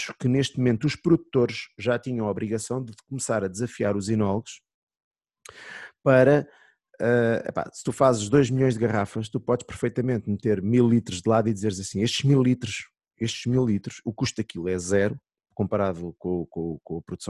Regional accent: Santarém, Portugal; Sou de Santarém. Ribeira de Santarém.

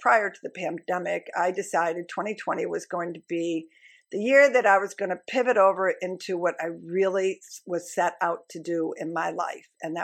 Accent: Buffalo, New York, United States; My backstory is I'm born and raised in Buffalo, New York, I was born and raised in a family that was very into health foods.

